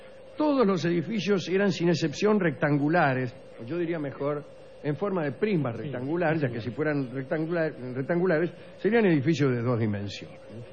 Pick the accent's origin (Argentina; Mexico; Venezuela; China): China; northern China; accent: Northern Chinese; Repito, Hangzhou, lo digo con mi acento chino, que es del norte más que del sur.